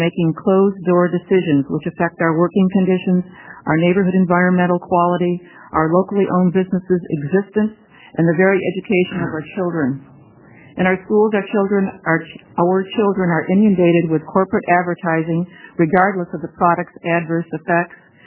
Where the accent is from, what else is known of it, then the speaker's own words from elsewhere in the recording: Salem, Oregon, United States; from Salem, Oregon.